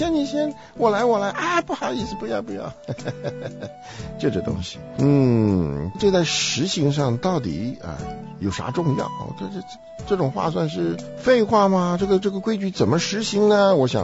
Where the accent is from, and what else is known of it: China